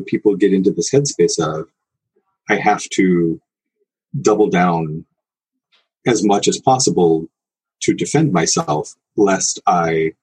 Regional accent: Ohio, United States; I grew up in Northern Ohio. It was icy.

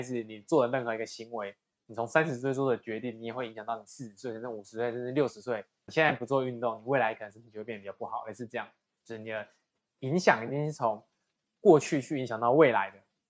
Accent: Taiwan; born there; 因为你就想嘛，我们是生在台湾的

